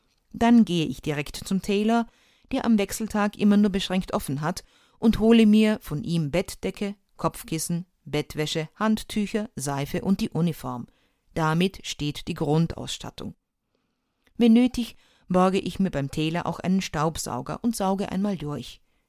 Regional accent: Austria; Ich bin Österreicherin, habe aber alle meine Seemannsprüfungen in Deutschland abgelegt

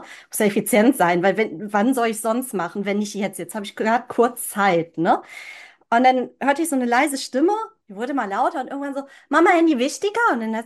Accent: China; now in Germany; Ich habe meine Kindheit in China verbracht und ich glaube, da wurde der Samen gepflanzt.

